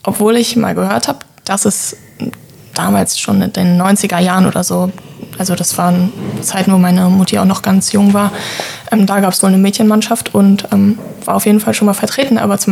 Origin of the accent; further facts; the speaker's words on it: Rügen, Mecklenburg-Vorpommern, Germany; now in Rostock, Germany; ich bin 23 Jahre alt geworden, wohne aktuell in Rostock, bin aber aufgewachsen auf Rügen in einem ganz kleinen Dorf.